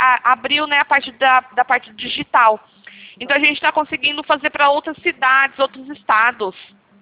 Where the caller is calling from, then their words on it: Piracicaba, São Paulo, Brazil; Eu sou daqui de Piracicaba, São Paulo. Um pouquinho longe.